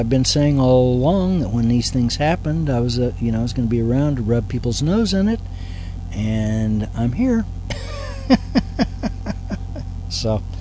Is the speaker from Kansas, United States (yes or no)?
yes; Kansas, United States; of course I was in Kansas where I grew up. I grew up in Kansas